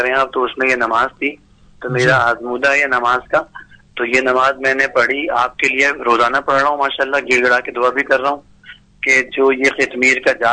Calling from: Oman; میں عمان سے بات کر رہا ہوں.

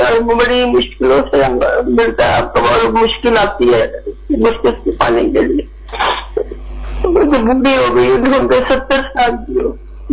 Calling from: Glasgow, Scotland, United Kingdom; Glasgow Scott land سے.

